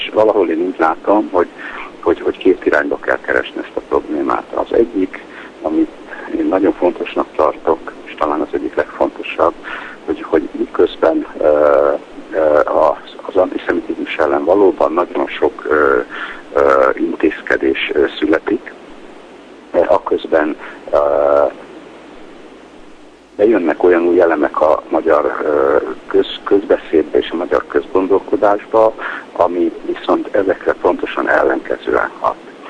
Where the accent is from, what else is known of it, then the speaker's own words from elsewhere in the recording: Budapest, Central Hungary, Hungary; Ha azt mondtam, hogy én magyar vagyok, és Budapestről jöttem